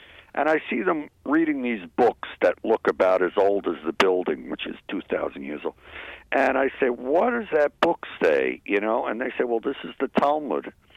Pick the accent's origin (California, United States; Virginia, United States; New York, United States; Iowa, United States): New York, United States; Great Neck; Now, I come from Great Neck, New York, which is like right in Long Island.